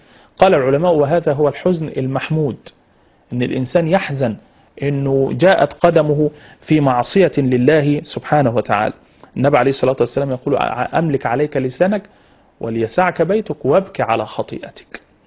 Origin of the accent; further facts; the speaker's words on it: Egypt; احنا عندنا في مصر بنسميه الفرح